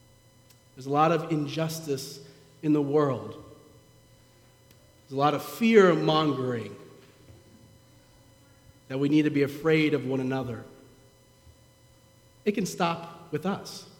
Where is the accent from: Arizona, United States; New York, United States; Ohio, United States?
Ohio, United States; We told him, we're from Ohio, and we were disappointed.